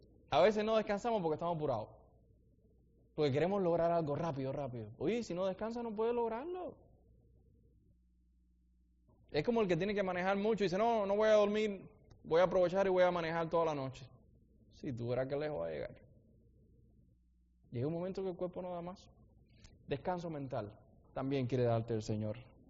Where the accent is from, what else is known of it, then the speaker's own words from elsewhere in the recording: Cuba; moved away; Cuando yo salí de Cuba, dije, bueno, ahora salí del comunismo